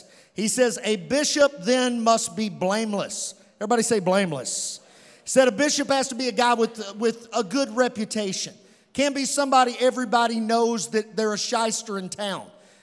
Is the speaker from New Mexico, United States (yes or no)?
no; Providence, Kentucky, United States; And Jesse goes back to my hometown, Providence, Kentucky.